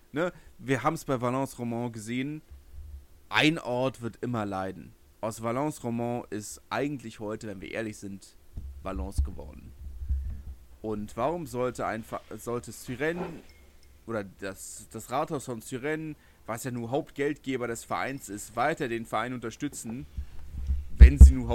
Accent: Berlin, Germany; Ich komme aus Lichterfelde, das ist in Südberlin.

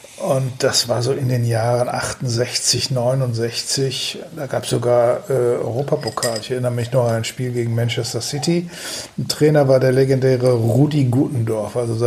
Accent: Datteln, North Rhine-Westphalia, Germany; Da bin ich damals von meiner Heimatstadt Datteln und da lag es nahe, entweder für

